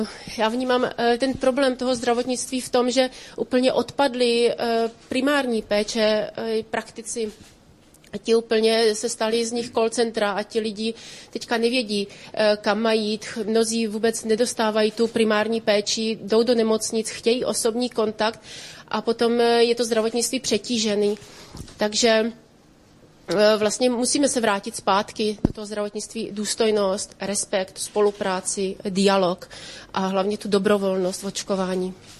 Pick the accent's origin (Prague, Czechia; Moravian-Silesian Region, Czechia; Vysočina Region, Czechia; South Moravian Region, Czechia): Vysočina Region, Czechia; jsem zdravotní sestra, přijela jsem z Vysočiny.